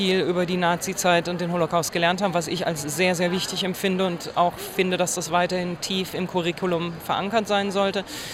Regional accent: Russia; Ich habe sibirische und jüdische Vorfahren. Ich bin in der Sowjetunion geboren, aber in Russland aufgewachsen.

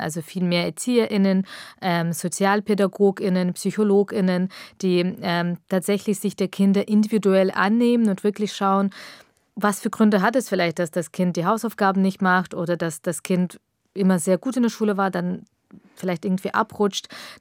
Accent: Augsburg, Bavaria, Germany; Also ich bin in Augsburg aufgewachsen

